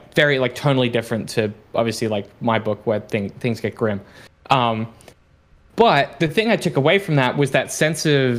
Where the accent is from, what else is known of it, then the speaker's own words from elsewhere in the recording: Australia; plus like the isolationism that I grew up with in Australia